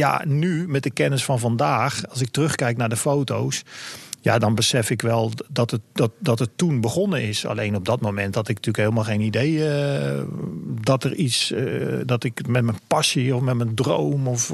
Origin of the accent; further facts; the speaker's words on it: Netherlands; Dus nee, ik had zeker niet de illusie dat ik als Nederlander ooit de hoogste berg van de wereld zou beklimmen.